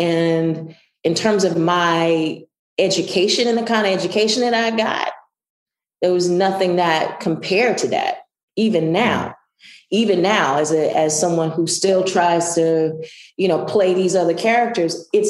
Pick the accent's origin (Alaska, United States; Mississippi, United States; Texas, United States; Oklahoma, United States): Mississippi, United States; And I'm from Southwest Mississippi, and it wasn't Angela Bassett's in Southwest Mississippi when I was growing up.